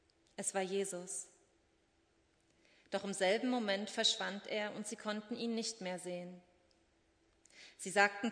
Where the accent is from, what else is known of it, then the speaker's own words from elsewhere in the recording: Landenhausen, Hesse, Germany; heute auch jemand aus meiner alten Heimat aus Landenhausen zuschaut.